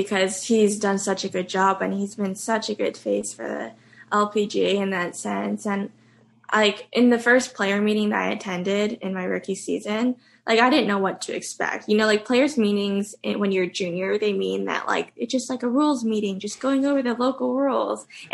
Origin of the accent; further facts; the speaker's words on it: Canada; it's not even just like being a Canadian that like you get so much support